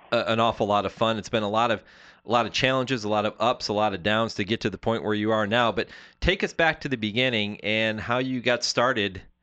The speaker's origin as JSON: {"language": "English", "town": "Pittsfield", "region": "Massachusetts", "country": "United States", "tie": "born or raised there", "also_born_or_lived": "Nashua", "said": "Yeah, I grew up in Pittsfield, so I was a few hours west of you in Braintree."}